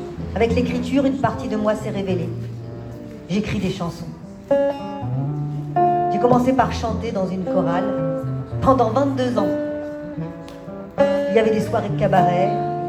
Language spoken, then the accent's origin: French; Centre-Val de Loire, France; now in Paris region, France; Je viens d'un village près de Châteauroux. C'est le pays de Gérard Depardieu. Le travail m'a amené en région parisienne.